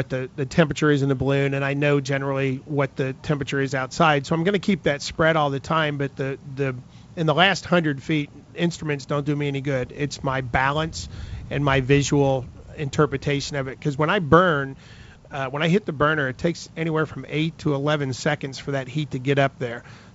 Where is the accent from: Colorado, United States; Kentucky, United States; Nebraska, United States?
Kentucky, United States; I do a lot of rural flying. I'm from Kentucky.